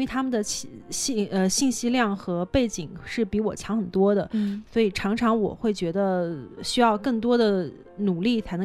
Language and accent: Chinese; China; 因为我作为从中国过来的学生，我可以更加了解不同的品牌在中国的一个地位和文化。